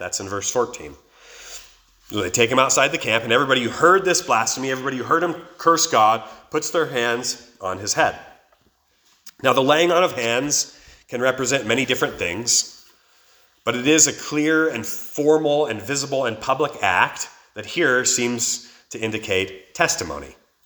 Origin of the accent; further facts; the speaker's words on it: California, United States; also born or lived in Placerville; in a town called Placerville, California, and I lived and was raised in a small town nearby, but I was born in Placerville.